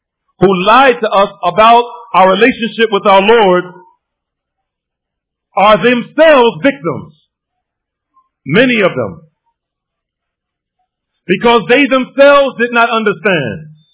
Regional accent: New Jersey, United States; I grew up in a house where I grew up here in Baxter Terrace Projects. I grew up in a house primarily a Christian home.

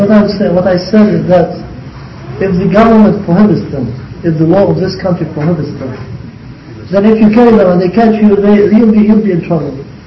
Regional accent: Lebanon; English is a second language; No, I'm from Lebanon. Lebanon, we used to have war.

